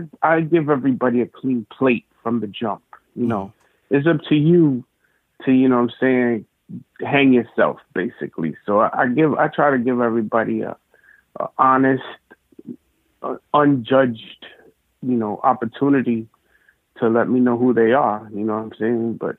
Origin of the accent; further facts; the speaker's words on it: Bronx, New York, United States; I was born in Washington Heights on 174th and Audubon, and my pops bought a house in Soundview in the Bronx, which is where I pretty much witnessed the world, my growth.